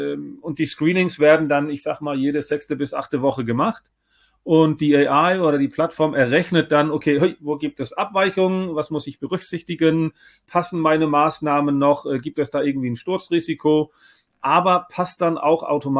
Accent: Denmark; ich komme ja aus Dänemark.

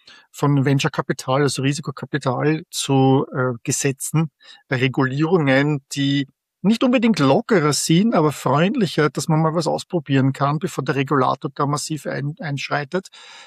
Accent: Vienna, Austria; now in San Francisco Bay Area, United States; Nein, mein Englisch hat einen starken österreichischen Akzent. Ich komme ursprünglich aus Wien, bin seit 25 Jahren in der San Francisco Bay Area.

